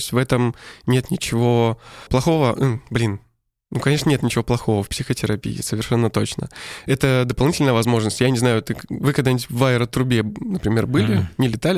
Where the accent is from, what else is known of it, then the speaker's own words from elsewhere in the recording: Yoshkar-Ola, Mari El, Russia; во-первых, он сам из моего родного города, из Йошкар-Олы.